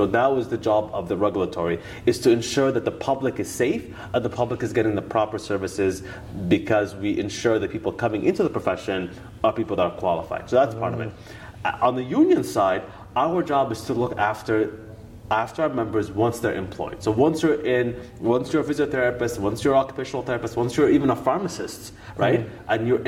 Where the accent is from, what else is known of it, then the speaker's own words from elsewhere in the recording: Ottawa, Ontario, Canada; now in Fort McMurray, Canada; So I grew up in Ottawa.